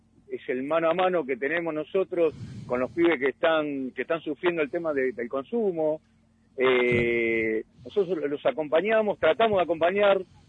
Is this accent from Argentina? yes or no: yes; Caseros, Buenos Aires Province, Argentina; mis amigos de Casero, yo soy de Casero, soy del conurbano